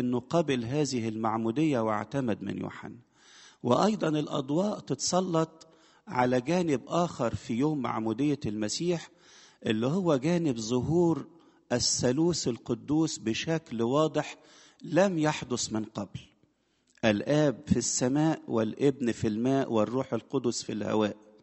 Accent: Egypt; فعملوا عندنا في مصر كده حاجة كده

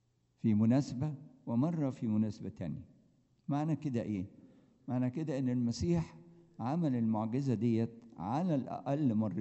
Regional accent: Egypt; إحنا كمصريين يعني سلالة الفراعنة

